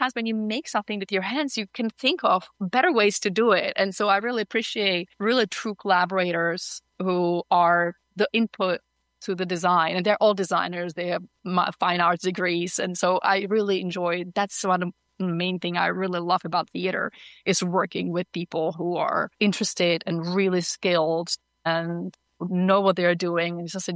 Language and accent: English; Prague, Czechia; English is a second language; I grew up in Prague in the Czech Republic. And yeah, and you know, I grew up behind the Iron Curtain